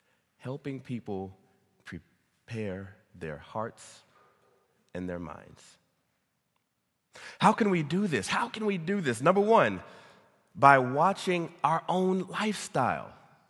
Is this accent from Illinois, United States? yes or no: no; Texas, United States; when I was growing up in Texas